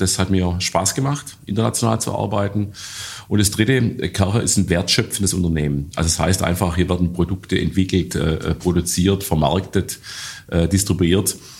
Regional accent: Winnenden, Baden-Württemberg, Germany; Ich bin hier geboren, in Winnenden. Also Stuttgart formal, aber aufgewachsen in Winnenden. Also da, wo Kärcher ist. Ich habe in Stuttgart studiert

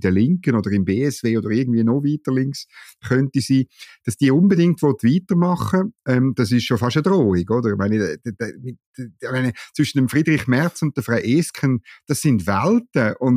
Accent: Switzerland; das dürfen wir als Schweizer halt frei, wie wir sind, immer noch sagen

